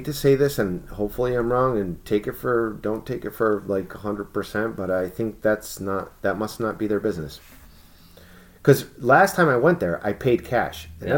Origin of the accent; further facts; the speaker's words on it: United States; I speak Spanish. Nobody would ever know I'm American.